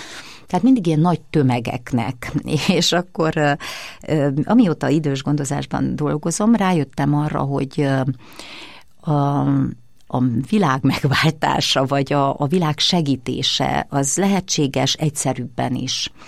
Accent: Hungary; Én egy nagyon, nagyon büszke vagyok én arra, hogy magyarnak születtem

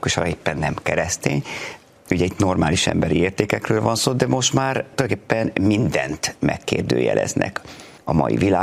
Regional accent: Vác, Pest, Hungary; born there; Egy helyre lehet születni, én Vácon születtem, magyarnak.

